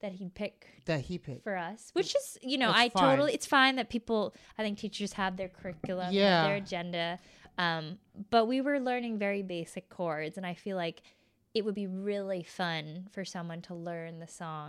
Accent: Boston, Massachusetts, United States; And for me, growing up in Boston, there were also opportunities to like go play at jam sessions.

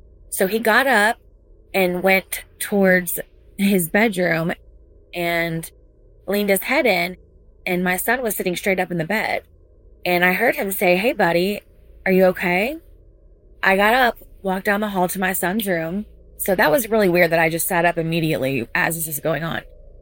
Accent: Mississippi, United States; I'm from Mississippi, and I thought I would call in with my story.

